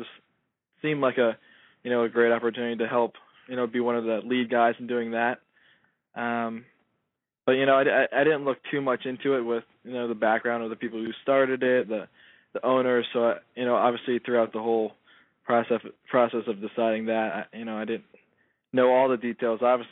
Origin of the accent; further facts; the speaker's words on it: Simsbury, Connecticut, United States; Oh, I'm from Simsbury, Connecticut, and that's actually the same town that my high school was located in.